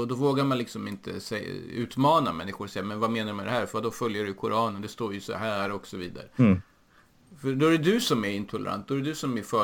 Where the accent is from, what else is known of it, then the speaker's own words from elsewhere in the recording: Sweden; Och jag som svensk, jag var ovan vid den typen av tänkande.